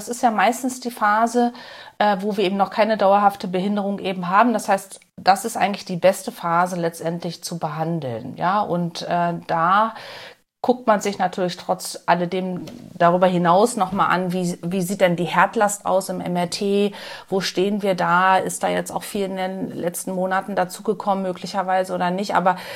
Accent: Berlin, Germany; Ich komme aus Berlin

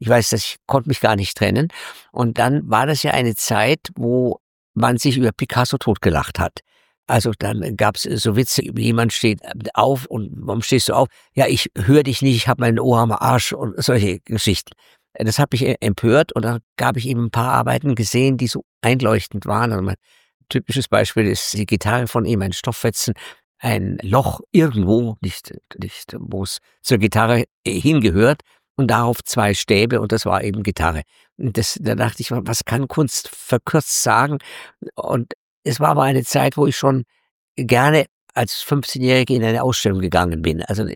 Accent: Munich, Bavaria, Germany; bin ich Münchner und Sie nicht, was man hören kann.

